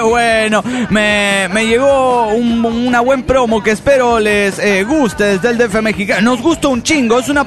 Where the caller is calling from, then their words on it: Caracas, Capital District, Venezuela; Hola, soy el guardián de la Ávila de Caracas, Venezuela.